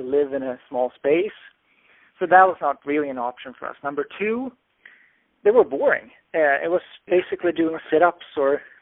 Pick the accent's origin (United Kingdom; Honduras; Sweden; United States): Sweden; we were traveling because I'm originally from Sweden and she's from, San Francisco